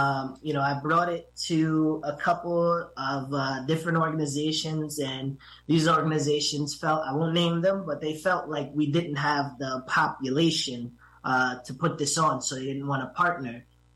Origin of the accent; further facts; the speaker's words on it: Hudson, New York, United States; So, you know, growing up in Hudson and in Columbia County, I've always noticed